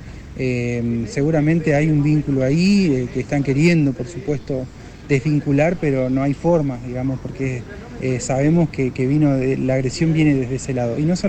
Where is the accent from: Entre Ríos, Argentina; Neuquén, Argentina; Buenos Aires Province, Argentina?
Entre Ríos, Argentina; Villa Saralegui; Yo soy de Villa Saralegui, nacido y criado en Villa Saralegui.